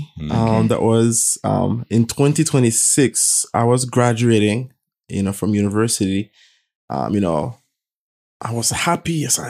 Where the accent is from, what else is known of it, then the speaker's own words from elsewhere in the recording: Haiti; also born or lived in Taiwan; I was born and raised in Haiti by a single mother.